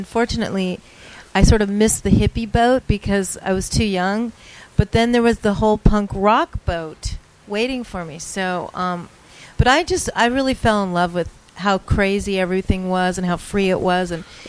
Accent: Pacoima, California, United States; born there; We were both from the Valley. I was born in Pacoima.

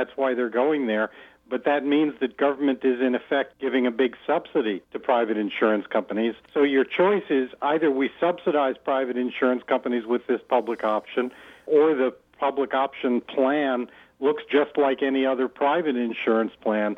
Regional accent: Massachusetts, United States; The Obama plan, unfortunately, looks a lot like the Massachusetts plan that we're suffering with here in my home state.

